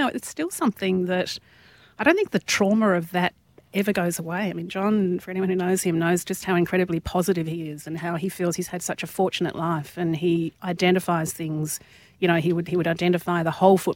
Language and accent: English; Tasmania, Australia; It was not in my experience growing up in Tassie.